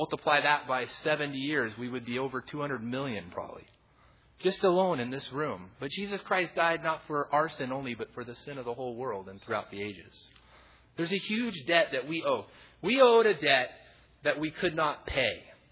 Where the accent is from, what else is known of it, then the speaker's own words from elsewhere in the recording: Talent, Oregon, United States; growing up in Talent, we didn't have a Walmart. We had to go to Medford, and that was a long way.